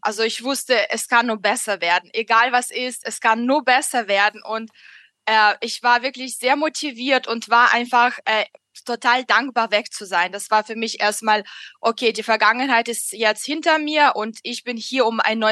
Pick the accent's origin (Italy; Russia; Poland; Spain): Russia; Moscow; Ich bin in Moskau aufgewachsen und hatte leider keine schöne Kindheit erlebt.